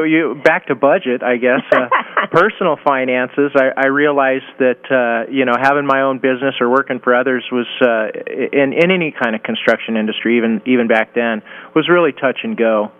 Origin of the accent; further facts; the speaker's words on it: California, United States; I did. I was born in California. I'm first generation. My family's from the Midwest, Kansas, Oklahoma, Missouri, Arkansas.